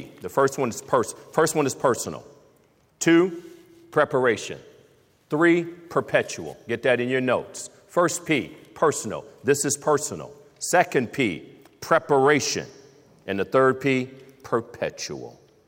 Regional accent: Toledo, Ohio, United States; I was in Toledo, Ohio, my hometown, about a month ago.

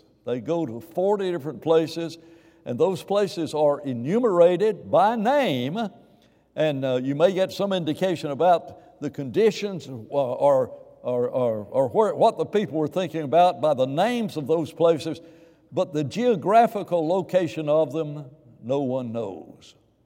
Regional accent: Huntsville, Alabama, United States; growing up in West Huntsville

